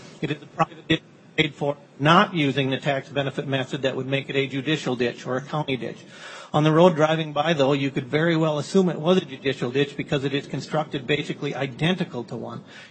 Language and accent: English; Johnson, Minnesota, United States; But I am from Johnson, Minnesota.